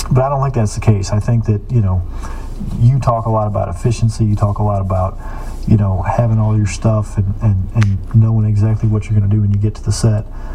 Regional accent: Missouri, United States; Clint, I'm from Missouri.

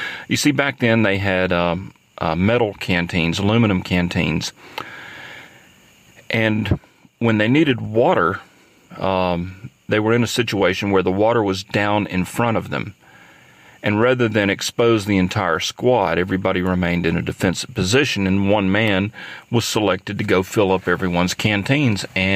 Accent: Palmerdale, Alabama, United States; When I was a young man growing up in Palmerdale, Alabama

